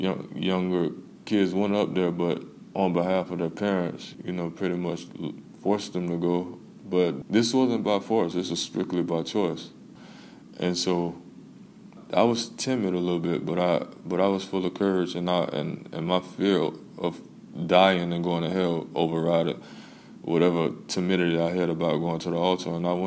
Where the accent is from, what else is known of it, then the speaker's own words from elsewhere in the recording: West Palm Beach, Florida, United States; Growing up in West Palm Beach, when I was younger, like in elementary school, around about the second or third grade, I was a pretty troublesome child.